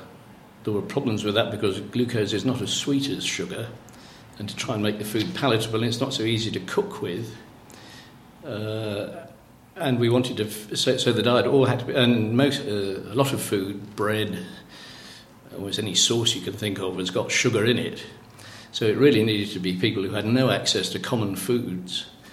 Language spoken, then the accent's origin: English; Stanmore, London, United Kingdom; born there; my date of birth is the 25th of December 1941, and I was born at Stanmore in Middlesex, North London.